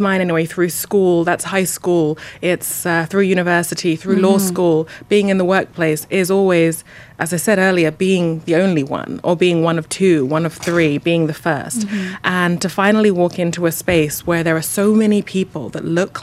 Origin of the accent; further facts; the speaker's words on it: United Kingdom; now in Canada; As a Brit coming in, I didn't know anyone in Canada.